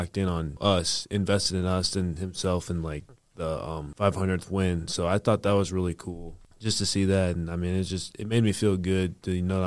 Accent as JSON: {"language": "English", "town": "Fort Wayne", "region": "Indiana", "country": "United States", "said": "I'm a redshirt freshman. I'm from Fort Wayne, Indiana."}